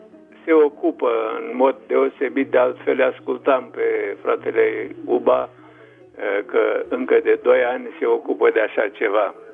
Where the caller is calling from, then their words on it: Germany; din Germania.